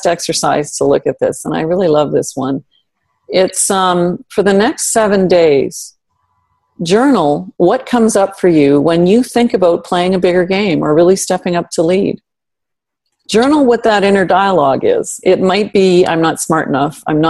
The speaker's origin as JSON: {"language": "English", "region": "Ontario", "country": "Canada", "said": "I'm actually from Northern Canada. I'm from Northern Ontario. And we used to spend our summers in a remote backwood cabin."}